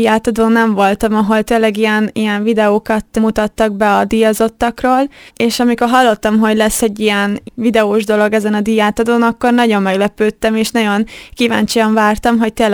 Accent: Kazincbarcika, Borsod-Abaúj-Zemplén, Hungary; ugye én kazincbarcikai születésű vagyok, és ott ismerkedtem meg magával az atlétikával

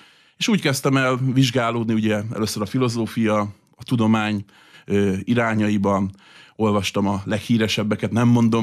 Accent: Hungary; főleg itt Európában magyarként

